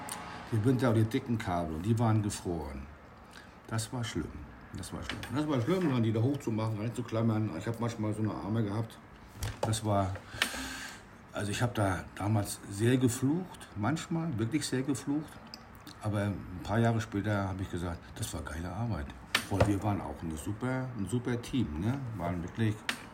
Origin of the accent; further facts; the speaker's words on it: East Germany, Germany; Die Kollegen, wenn man da als Ossi so hinkommt, ist das nicht ganz einfach, aber ich war nicht umsonst 28 Jahre